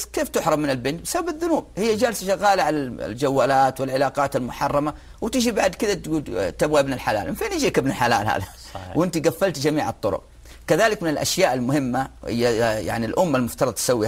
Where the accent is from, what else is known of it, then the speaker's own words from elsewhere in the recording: Jeddah, Makkah Province, Saudi Arabia; يعني موثوقة عندنا في جدة وفي غيرها يعني من المدن